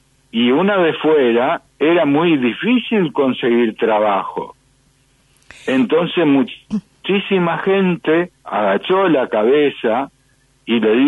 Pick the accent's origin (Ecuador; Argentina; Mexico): Argentina; me preguntó a mí, como argentino